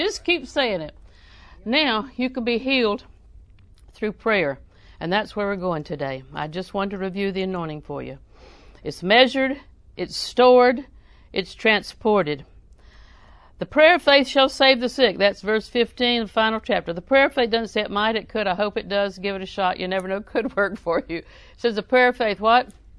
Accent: Auburndale, United States; I'm from Auburndale.

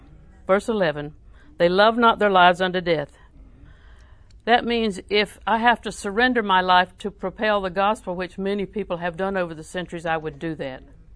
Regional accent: Winter Haven, Florida, United States; also born or lived in Auburndale; Now, I was born in the Winter Haven Hospital and raised in Winter Haven on 24th Street before we moved to Auburndale. And Auburndale is actually my home.

